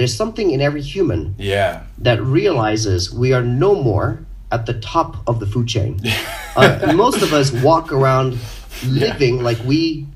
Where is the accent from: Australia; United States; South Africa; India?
India; also born or lived in Zimbabwe; the reason I'm Indian and have this strange accent is because I spent my life growing up in different countries, 10 countries around the world.